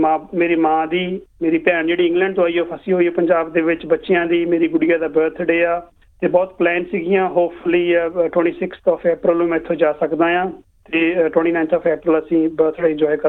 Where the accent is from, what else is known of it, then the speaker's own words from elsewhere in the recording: Halluwal, Punjab, India; ਮੇਰਾ ਪਿੰਡ ਹੱਲੂਵਾਲਾ ਜੀ, ਵਾਰਾ ਸਾਹਿਬ ਦਾ ਹੱਲੂਵਾਲ, ਅਤੇ ਮੇਰੇ ਬੱਚੇ ਵੀ ਪੰਜਾਬੀ ਬਹੁਤ ਵਧੀਆ ਬੋਲਦੇ ਨੇ।